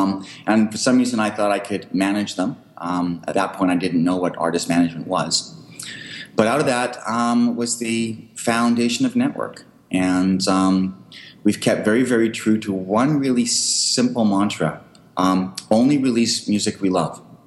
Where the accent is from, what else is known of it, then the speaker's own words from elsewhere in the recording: Richmond, British Columbia, Canada; also born or lived in Vancouver; I was born in Vancouver, raised out in Richmond, went to UBC.